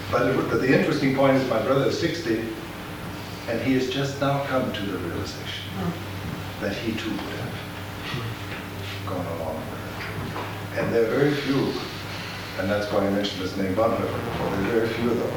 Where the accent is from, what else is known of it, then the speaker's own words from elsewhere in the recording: Germany; I think you can tell from my accent a little bit that I'm from Germany originally.